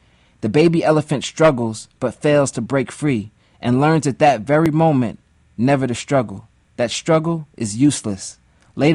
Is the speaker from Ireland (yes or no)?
no; Zimbabwe; born there; And you mentioned I was born in Zimbabwe.